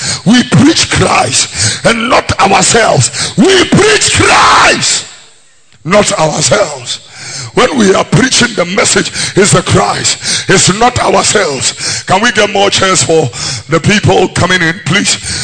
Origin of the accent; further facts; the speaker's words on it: Nkwatia, Eastern Region, Ghana; that I remember one time I was in my hometown in Nkwetia.